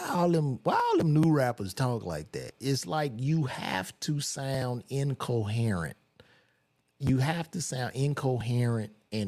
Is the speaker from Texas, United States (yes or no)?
no; Chicago, Illinois, United States; And I grew up in Chicago where one of the brothers was from